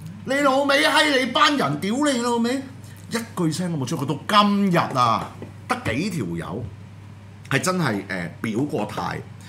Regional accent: Hong Kong; 一樣都係我哋香港人嘅敵人

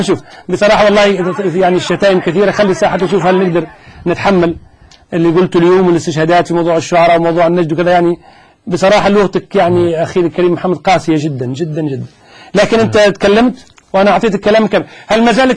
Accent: Tunisia; أنا مش سعودي أنا تونسي

